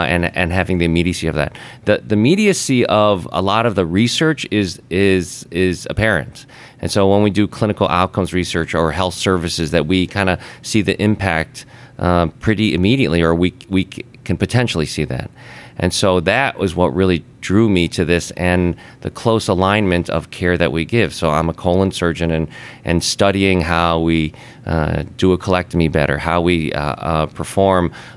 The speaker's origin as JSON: {"language": "English", "town": "Chicago", "region": "Illinois", "country": "United States", "tie": "born or raised there", "said": "I'm from Chicago, born and raised there. And as you can see, I didn't want to leave Chicago"}